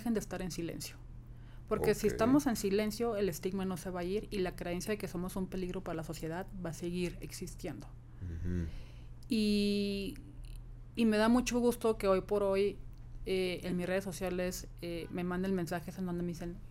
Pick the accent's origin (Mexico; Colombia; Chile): Mexico; Mexicali, Baja California; y pues en mi tierra, con Mexicali